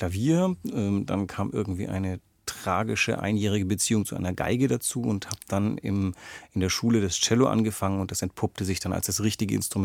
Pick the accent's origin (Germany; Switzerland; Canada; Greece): Greece; Ich bin in Griechenland groß geworden.